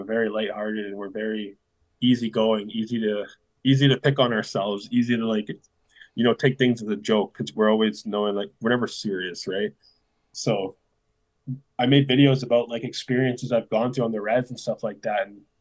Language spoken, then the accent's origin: English; Surrey, British Columbia, Canada; born there; I'm not on the island, but I was born in Surrey.